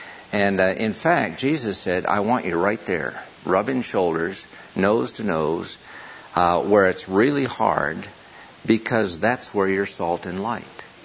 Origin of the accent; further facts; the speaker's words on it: Florida, United States; also born or lived in Chicago; And although I was born in Chicago, I was raised in Florida, and everybody in the South went to church.